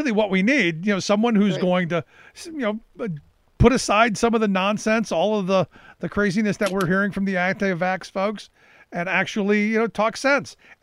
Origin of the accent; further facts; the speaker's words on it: Cleveland, Ohio, United States; And now we're my hometown of Cleveland right now.